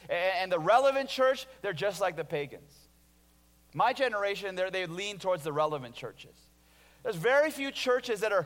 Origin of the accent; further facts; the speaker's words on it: California, United States; now in Naperville, United States; I grew up in California, but then I moved to a suburb of Chicago called Naperville.